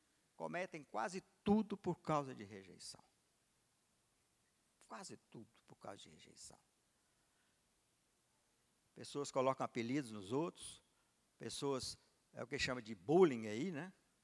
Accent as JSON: {"language": "Portuguese", "region": "Espírito Santo", "country": "Brazil", "tie": "born or raised there", "said": "E nós fomos criados lá no interior do Espírito Santo."}